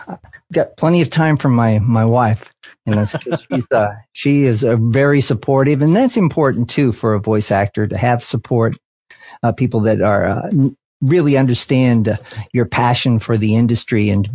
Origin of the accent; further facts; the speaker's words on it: Los Angeles, California, United States; now in Nashville, United States; Well, I grew up in Los Angeles. Okay. I grew up in Los Angeles and studied acting at the Pasadena Playhouse.